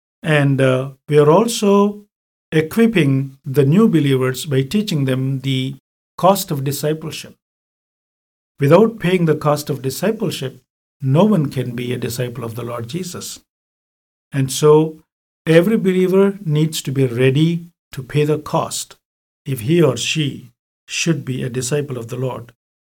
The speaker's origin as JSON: {"language": "English", "country": "India", "tie": "born or raised there", "said": "we are born and brought up in this country of India, and we are truly Indian, and we love our country, we love our people"}